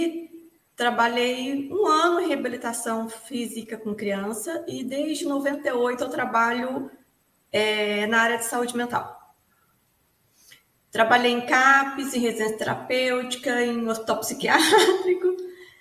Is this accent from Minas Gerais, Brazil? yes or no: no; Mococa, São Paulo, Brazil; E eu sou de Mococa, interior de São Paulo.